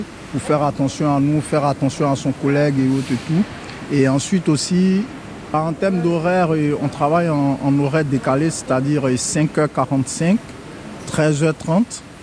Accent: Côte d’Ivoire; Je me présente … j'ai 38 ans, je viens de la Côte d'Ivoire, père de 3 enfants.

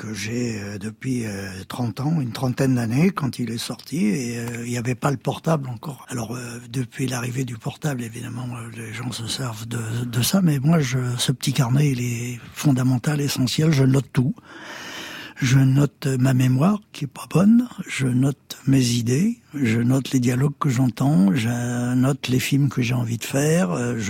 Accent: Paris, Île-de-France, France; Je suis né à Paris. Je suis un vrai Parigo

